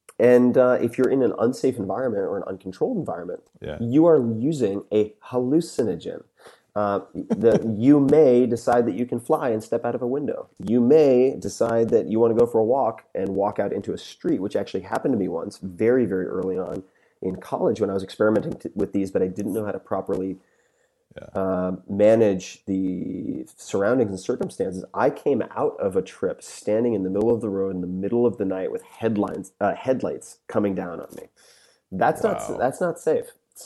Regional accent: New York, United States; Yeah. I'm from Long Island. It doesn't offend me.

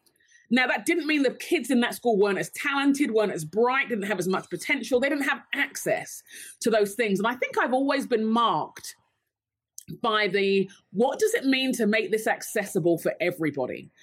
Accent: London, United Kingdom; So I am the child of Nigerian immigrants. There's a very large Nigerian community in England. I grew up in London.

